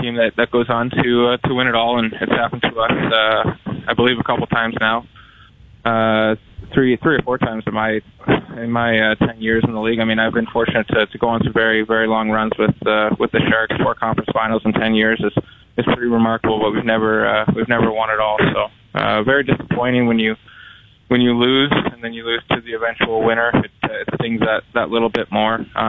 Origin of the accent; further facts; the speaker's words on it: Guelph, Ontario, Canada; born there; I was born in Guelph